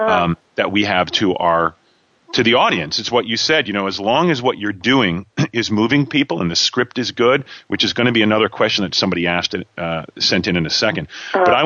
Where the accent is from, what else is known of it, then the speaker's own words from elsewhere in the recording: New Jersey, United States; Well, I'm from Southern New Jersey. That's where they talk like that, outside of Philadelphia.